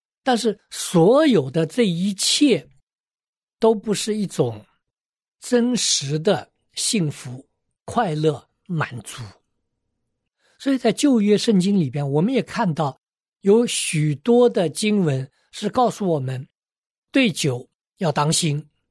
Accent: China; 我们中国人

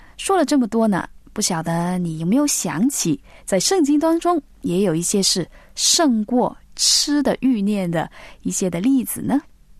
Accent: China

